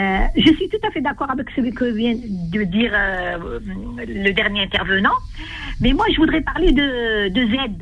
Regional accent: France; Alors qu'on est français, et des fois plus français que certains.

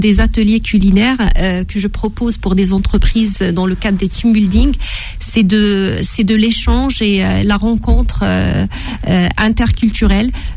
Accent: Morocco; J'ai grandi au Maroc

